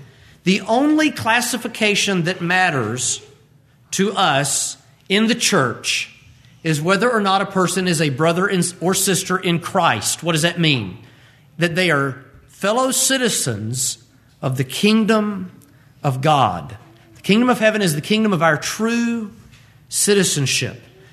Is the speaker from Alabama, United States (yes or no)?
yes; Birmingham, Alabama, United States; also born or lived in Huntsville; I was born in Birmingham, Alabama. I've lived in Birmingham, in the Birmingham metro, and I have lived in Huntsville, Alabama. These are the only places that I have ever called home